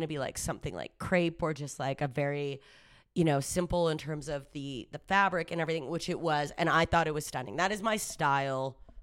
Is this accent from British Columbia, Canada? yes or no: no; Calgary, Alberta, Canada; Megan and I grew up in Calgary